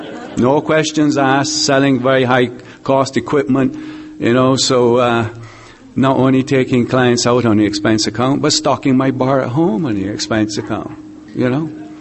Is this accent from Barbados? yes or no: yes; Barbados; I'm from Barbados.